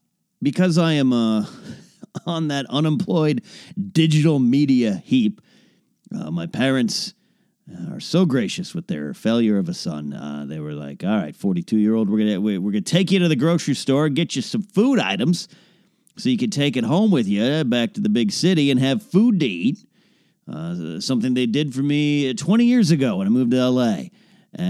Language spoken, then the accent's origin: English; Pismo Beach, California, United States; we're in this store up in near Pismo Beach, California, my hometown area.